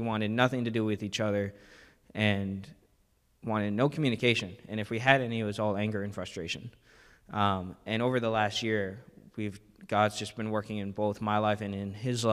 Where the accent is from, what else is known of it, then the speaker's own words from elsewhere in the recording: Hampton, New Hampshire, United States; also born or lived in Rochester; I'm 22 years old. I was born in Rochester, New Hampshire in 2003. And for the first 2 years of my life, I was in foster care with my half-brother until 2005, when I was adopted into a wonderful Catholic family, and I moved to Hampton.